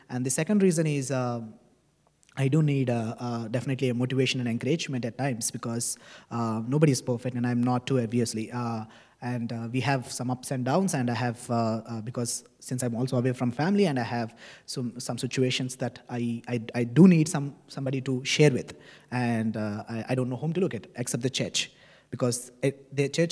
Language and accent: English; India; now in Canada; So I came from India 4 years ago, and I was in 3 different places in Ontario.